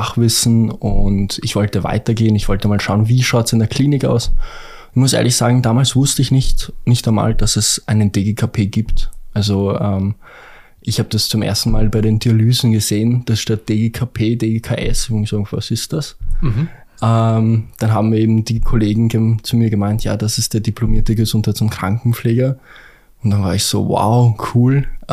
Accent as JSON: {"language": "German", "region": "Vienna", "country": "Austria", "said": "ich komme ja auch aus Wien."}